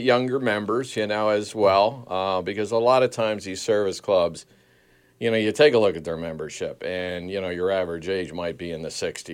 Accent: Bethlehem, Pennsylvania, United States; Well, I grew up right here in Bethlehem, PA, on the north side. Went to Liberty High School, was

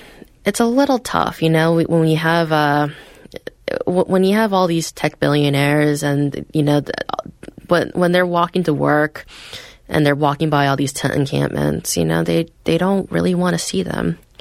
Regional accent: East Coast, United States; now in West Coast, United States; I grew up on the East Coast.

